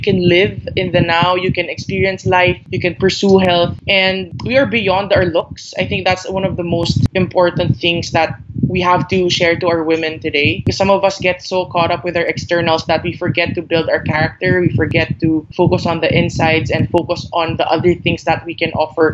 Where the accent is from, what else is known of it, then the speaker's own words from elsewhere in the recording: Philippines; I grew up here in the Philippines, and we're a family of women since my mom is a single mom